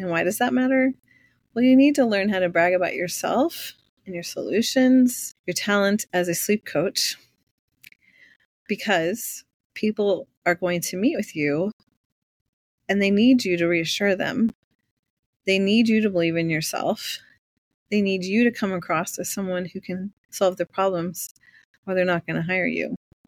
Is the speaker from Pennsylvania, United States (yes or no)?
no; California, United States; I grew up in California and it was back in those days. So I was a Valley girl for sure.